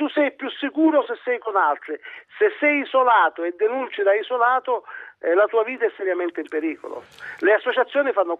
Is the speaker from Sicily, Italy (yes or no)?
yes; Sicily, Italy; per sfortuna mia, che sono un siciliano